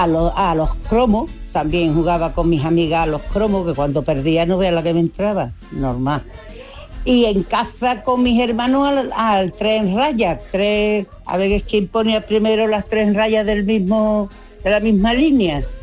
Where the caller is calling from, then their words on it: Jerez de la Frontera, Andalusia, Spain; de Jerez.